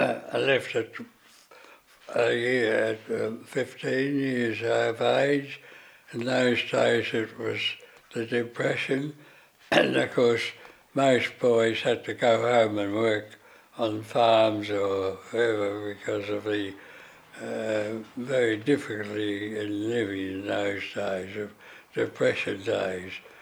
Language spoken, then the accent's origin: English; Coolog, Victoria, Australia; also born or lived in Mildura; Yes, I was born in Mildura, 16th of the 8th, 1923. And I grew up first 3 years in Coolog, which was about 12 kilometres out of Mildura.